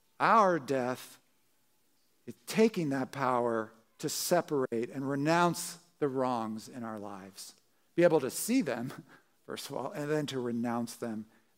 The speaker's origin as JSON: {"language": "English", "region": "New Jersey", "country": "United States", "tie": "born or raised there", "said": "as I said, growing up in Jersey, we'd go down to the shore, you know, go on these roller coasters."}